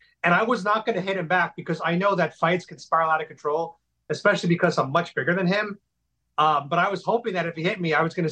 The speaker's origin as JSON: {"language": "English", "town": "New York City", "region": "New York", "country": "United States", "tie": "born or raised there", "said": "Yeah, so I'm from New York. I'm from New York City. I've been living there since I was about 2 months old. So I'm almost a native New Yorker."}